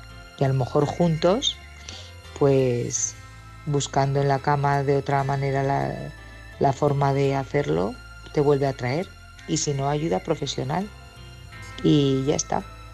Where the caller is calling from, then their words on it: Barcelona, Catalonia, Spain; de Barcelona